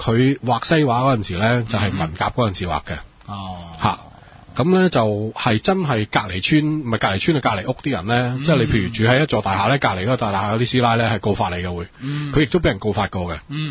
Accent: Hong Kong; born there; accent: Shanghai; 因为我啲上海口音啊嘛

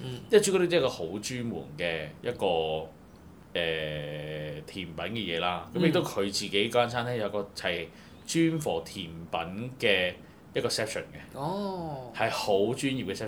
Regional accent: Hong Kong; 即係我哋香港人都覺得啦，你俾人控制住，甚至俾人鬧，你覺得唔安樂噶嘛？

